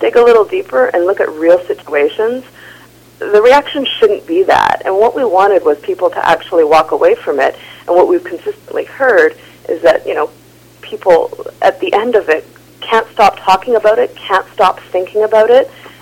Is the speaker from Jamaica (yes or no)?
no; Vancouver, British Columbia, Canada; I grew up in East Van like you, Joe. There's a huge Filipino community.